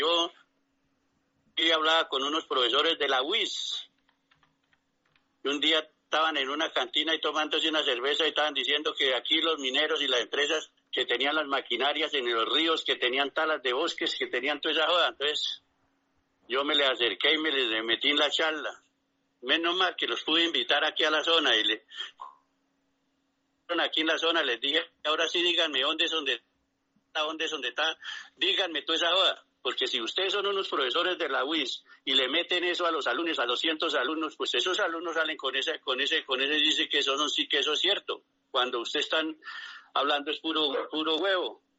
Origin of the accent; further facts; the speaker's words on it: Colombia; nosotros mismos como colombianos, como nacidos, como criados en nuestro terruño